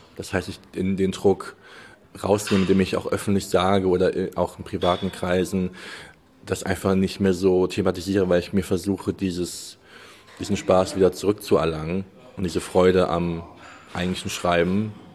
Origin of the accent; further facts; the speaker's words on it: Germany; born there; Das heißt, ich bin in Deutschland geboren, meine Familie kommt aus Deutschland.